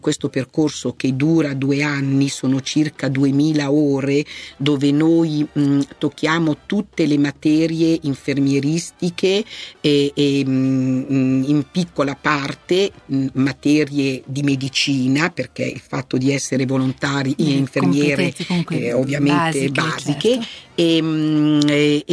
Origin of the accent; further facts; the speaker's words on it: Milan, Lombardy, Italy; perché io sono una milanese che ho sposato un varesino